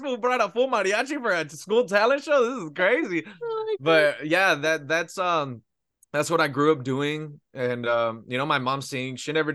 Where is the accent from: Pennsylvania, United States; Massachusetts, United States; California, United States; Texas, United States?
California, United States; Pico Rivera; I'm originally from Pico Rivera, which is very close to East Los Angeles.